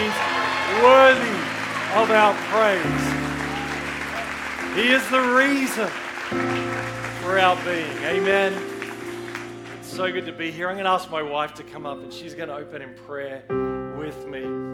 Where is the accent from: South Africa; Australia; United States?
Australia; I mean, I'm Australian at the end of the day.